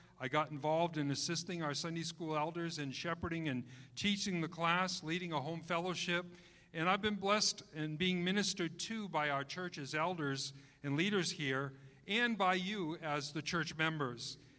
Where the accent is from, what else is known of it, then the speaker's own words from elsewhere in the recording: New England, United States; I grew up in New England in a Roman Catholic family where we were religious but lost.